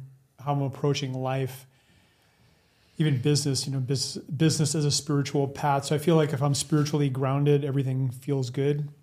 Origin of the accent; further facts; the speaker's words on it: Canada; We're all from Canada